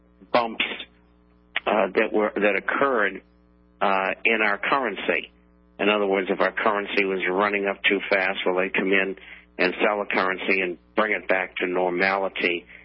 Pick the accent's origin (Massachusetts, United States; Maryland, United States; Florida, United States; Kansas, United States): Massachusetts, United States; And seeing that you're in Massachusetts, you might tell them I come from Massachusetts as well, and that might help you.